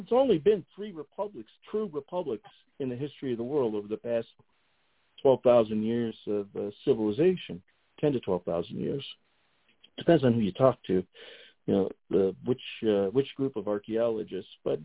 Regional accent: United States; I, as an American, especially a dyed-in-the-wool, red, white, and true blue American

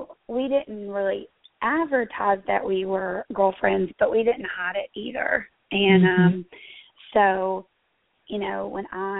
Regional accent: the South, United States; So I've been really fortunate growing up in the South that I really didn't face any.

